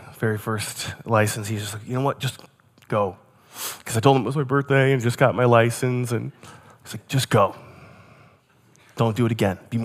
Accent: New Jersey, United States; also born or lived in East Coast; I grew up in the East Coast, so I spent junior high and high school in New Jersey, which they have even less trust for kids in cars.

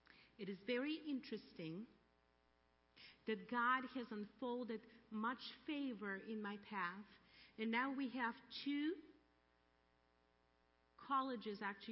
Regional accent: Bulgaria; accent: Bulgarian; English is a second language; like my femaleness and my Bulgarian background and my accent with which I will be preaching the gospel

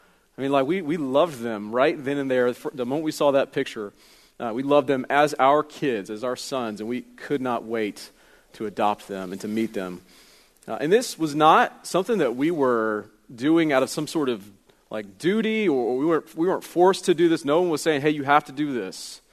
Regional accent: Jacksonville, Florida, United States; born there; I was born originally in Jacksonville, Florida

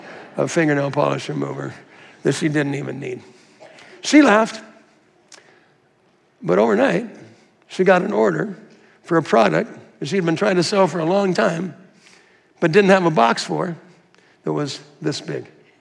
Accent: Minnesota, United States; I say milk, I'm from Minnesota.

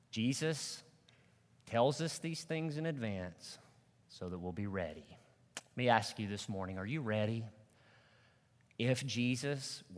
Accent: Arkansas, United States; also born or lived in Illinois / North Carolina / Georgia; We moved from Arkansas to Illinois, from Illinois to North Carolina, from North Carolina back to a different part of Illinois, then from Illinois to Georgia, and then from Georgia, we finally moved back home to Arkansas, where we planted ourselves back in 1988.

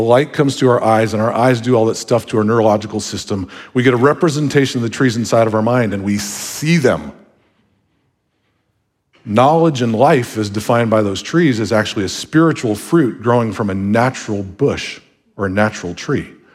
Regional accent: Michigan, United States; I'm from Michigan, where the trees are like 150 feet tall.

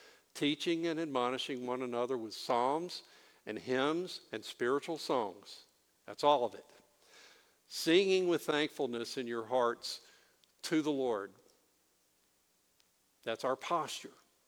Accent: New Orleans, Louisiana, United States; I'm from New Orleans. I wanted to do that occupation. Tulane was recruiting kids like me in the New Orleans high schools.

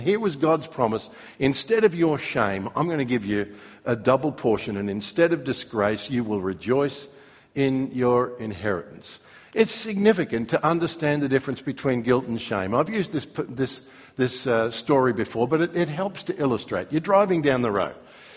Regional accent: Australia; This is an issue that as I grew up as an Australian, I didn't understand.

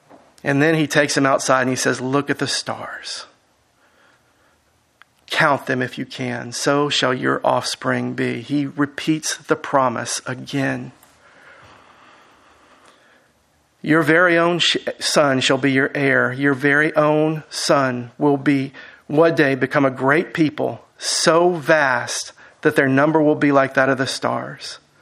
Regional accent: Houston, Texas, United States; I grew up in Houston. And even in the 70s, there was no such thing as seeing thousands of stars at night.

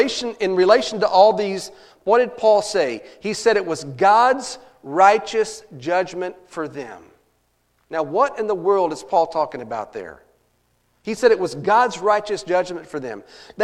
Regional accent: Glen Rose, Texas, United States; Down in my hometown in Glen Rose, Texas, they're experiencing some flooding.

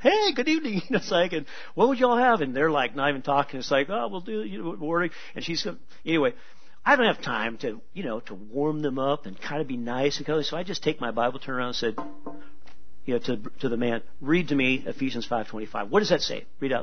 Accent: California, United States; There are Ku Klux Klan. We're from California.

